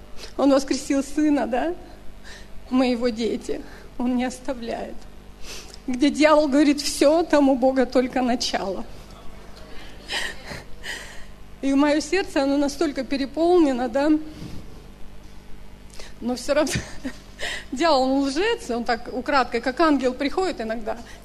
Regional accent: Siberia, Russia; moved away; я уехала в Москву из Сибири. 7 лет в Москве я прошла

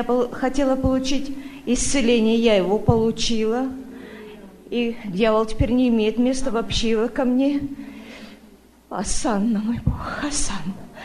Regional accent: Chelyabinsk, Chelyabinsk Oblast, Russia; я из Челябинска, приехала в гости

